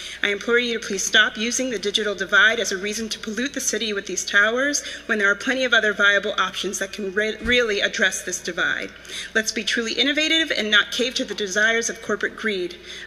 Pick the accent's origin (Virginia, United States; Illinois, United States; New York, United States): New York, United States; I was born and raised in New York and have lived in Crown Heights for almost 30 years.